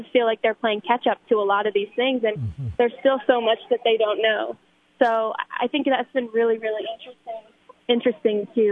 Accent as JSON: {"language": "English", "region": "West Coast", "country": "United States", "tie": "born or raised there", "said": "I grew up watching teams go to the Rose Bowl, you know, growing up on the West Coast, and I was raised to really have a strong dislike for USC and Pete Carroll and like all that stuff."}